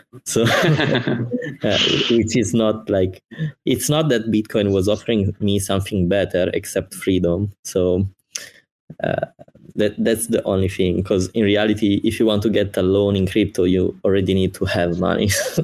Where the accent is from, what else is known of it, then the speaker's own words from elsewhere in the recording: Milan, Lombardy, Italy; English is a second language; probably you can tell from my accent. And I'm Italian. I was born in Milan, which is one of the biggest city in Italy.